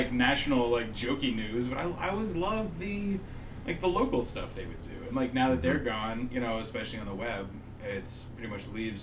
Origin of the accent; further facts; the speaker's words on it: Charlotte, North Carolina, United States; I'm from Charlotte.